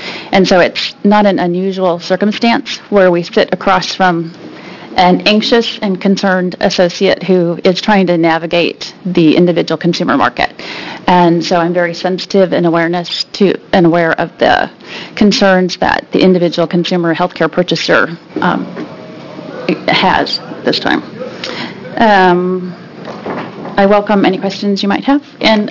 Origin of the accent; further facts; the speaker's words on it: Portland, Oregon, United States; I'm from Portland, Oregon